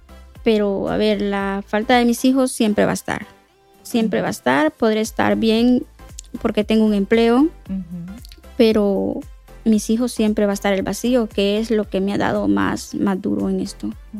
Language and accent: Spanish; Tegucigalpa, Francisco Morazán, Honduras; Vengo de Honduras, de Tegucigalpa.